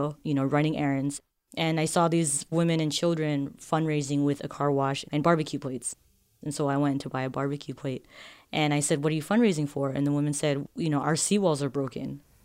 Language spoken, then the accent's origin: English; Marshall Islands